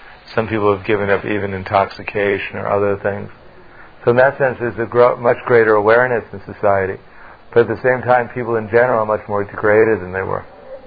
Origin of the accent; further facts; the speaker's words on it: New York, United States; I mean, I grew up in New York, which is not like, you know, the most pious place in the world.